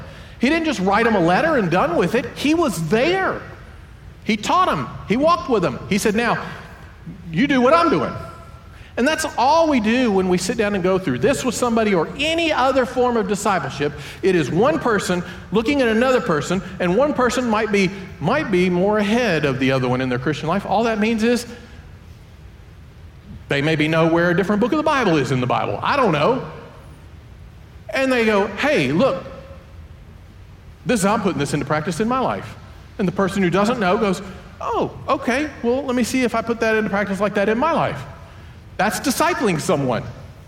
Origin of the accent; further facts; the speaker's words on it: North Carolina, United States; See, I'm from North Carolina. You got y'all, if there was a few of us, and then there's all y'alls.